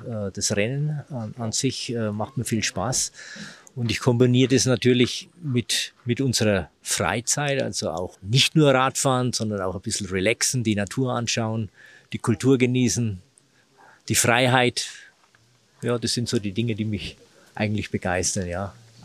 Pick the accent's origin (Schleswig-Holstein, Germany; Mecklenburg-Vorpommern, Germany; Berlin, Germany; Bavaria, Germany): Bavaria, Germany; Lauf an der Pegnitz; Ich komme aus dem Nürnberger Land.